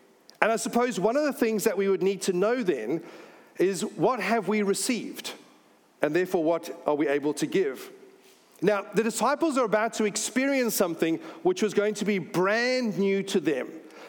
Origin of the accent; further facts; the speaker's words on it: South Africa; now in New Zealand; I grew up in South Africa. We had apartheid passed down to us. We have moved to New Zealand